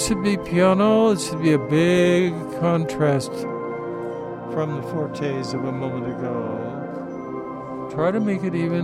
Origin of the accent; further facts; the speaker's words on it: Los Gatos, California, United States; I'm from Los Gatos, California.